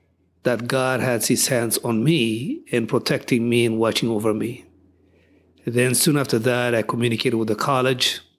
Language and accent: English; Ethiopia; English is a second language; now in United States; But I was born and raised in Ethiopia, lived there.